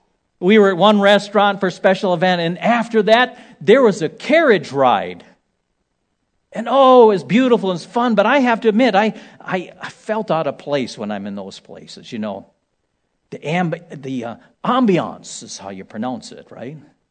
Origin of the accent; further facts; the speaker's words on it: Ohio, United States; a little more refined than I, having been born and raised in Ohio, and not a wealthy family